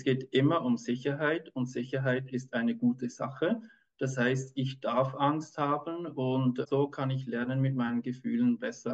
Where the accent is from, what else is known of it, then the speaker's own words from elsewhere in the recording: Switzerland; ich bin Kinderarzt, ich bin aus der Schweiz